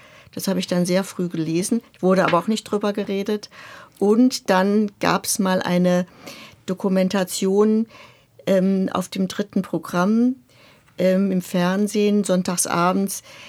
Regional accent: Germany; Und ich habe gedacht, und ich bin Deutsche.

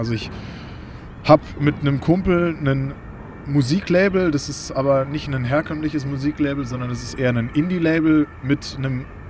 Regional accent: Sindelfingen, Baden-Württemberg, Germany; also born or lived in Frankfurt; Ich bin 29 Jahre, geboren in Frankfurt, aber schon relativ bald hier nach Baden-Württemberg, nach Sindelfingen umgezogen.

